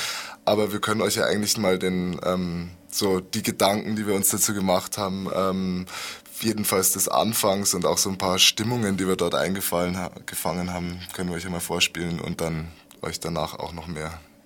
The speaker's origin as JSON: {"language": "German", "region": "Bavaria", "country": "Germany", "lives_now": "Vienna, Austria", "said": "Fremd, da ich als Deutscher oder als Bayer in Wien mich noch immer auf unsicherem Terrain bewege"}